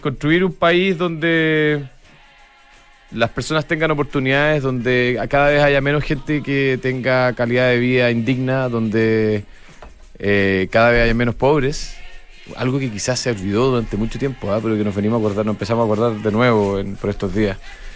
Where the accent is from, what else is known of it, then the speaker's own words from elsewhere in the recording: Chile; vamos a seguir siendo chilenos, vamos a seguir viviendo en este país